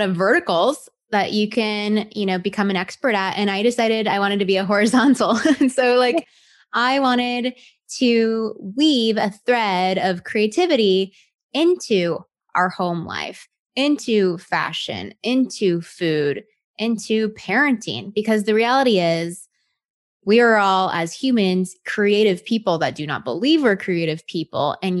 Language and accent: English; Texas, United States; I was born and raised in Texas. So I'm a Southern girl who loves country music.